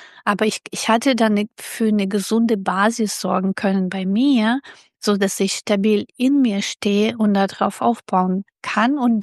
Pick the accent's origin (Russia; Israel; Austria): Russia; German is a second language; now in Germany; ich komme ja aus Russland und ich musste sehr viel auch im Haushalt helfen. Und wir wohnten in einem neun stockwerkiges Haus mit Kakerlaken.